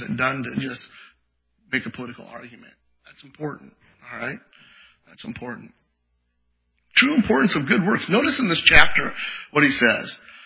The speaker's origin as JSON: {"language": "English", "country": "United States", "said": "Could I, as an American, say there is no good option"}